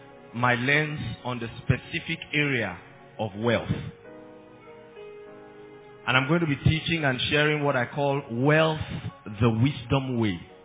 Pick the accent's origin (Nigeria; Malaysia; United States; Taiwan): Nigeria; I have never asked myself, wait to, is it possible that I'm not a Nigerian?